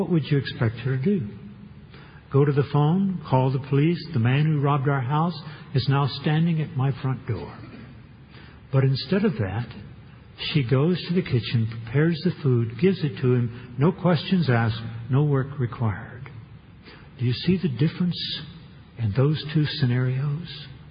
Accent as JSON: {"language": "English", "region": "Texas", "country": "United States", "tie": "born or raised there", "said": "When I was a small boy growing up in East Texas during the Depression years, and yes, I'm old enough to have been a small boy during the 1930s"}